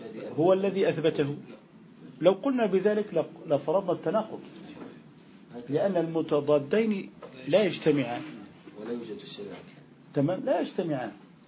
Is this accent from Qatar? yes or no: no; Jordan; فالعرف عندنا في الأردن هذا هو،